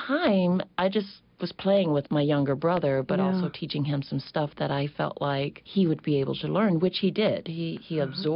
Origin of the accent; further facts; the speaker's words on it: Mobile, Alabama, United States; I grew up in Alabama, in Mobile, where the houses are built very high up because of flooding.